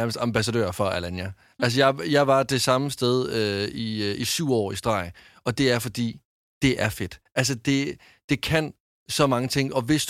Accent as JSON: {"language": "Danish", "region": "Jutland", "country": "Denmark", "said": "Jeg er jo jyde jo."}